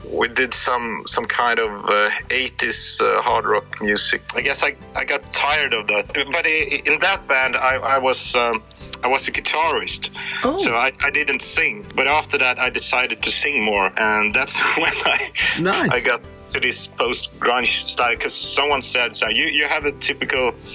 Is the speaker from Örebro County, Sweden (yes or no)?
no; Stockholm, Stockholm County, Sweden; English is a second language; Well, I don't know where to start, but I'm from Sweden, the country in the north.